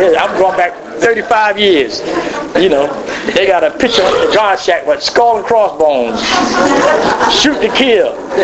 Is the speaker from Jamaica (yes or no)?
no; New Jersey, United States; They sent me from Stuart, Florida to New York. I'm from Jersey.